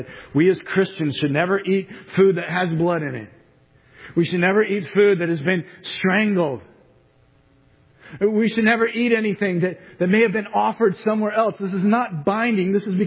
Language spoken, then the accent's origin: English; United States; Now, for me, as an American, I don't like to do that.